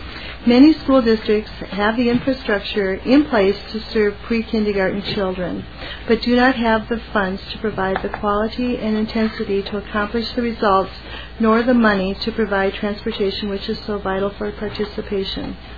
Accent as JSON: {"language": "English", "town": "Bloomington", "country": "United States", "said": "I'm from Bloomington."}